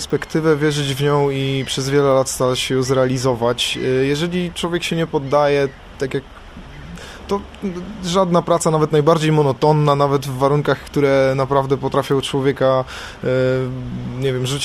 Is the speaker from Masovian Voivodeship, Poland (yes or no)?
no; Szczytno, Warmian-Masurian Voivodeship, Poland; Jesteśmy z Mazur, pochodzę ze Szczytna.